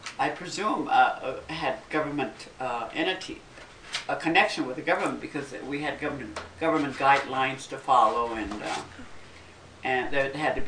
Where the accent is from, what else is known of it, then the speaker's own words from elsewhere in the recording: El Paso, Texas, United States; I was born in El Paso.